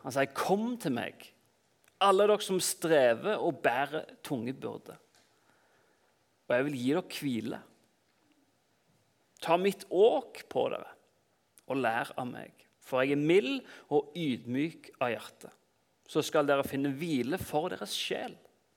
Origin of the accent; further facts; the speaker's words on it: Klepp, Rogaland, Norway; now in Oslo, Norway; Jeg er 32 år. Jeg kommer fra Klepp på Jæren, og så har jeg bodd i Oslo de siste 12 årene.